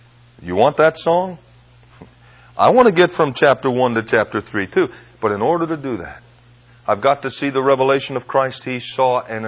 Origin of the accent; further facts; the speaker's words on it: Waterbury, Connecticut, United States; When I was a child, growing up in Waterbury, Connecticut